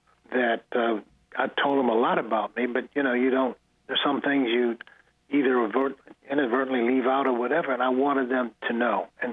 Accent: Cassopolis, Michigan, United States; also born or lived in Detroit; I was born in Dorothy Rogers Hospital in Detroit, and I lived there for 5 years, and then returned to Cassopolis

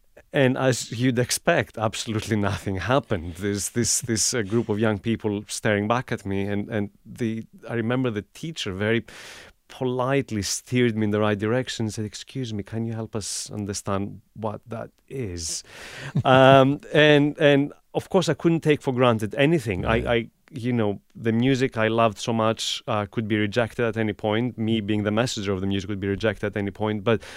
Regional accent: Greece; I come from Greece. I play this instrument.

